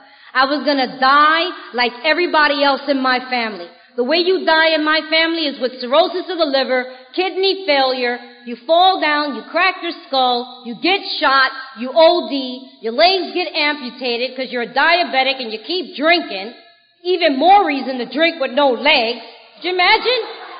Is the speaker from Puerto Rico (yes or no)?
yes; Puerto Rico; first language Spanish; English is a second language; I got to do it in Spanish for the first time. You know, it's my first language. That was beautiful to tell my story.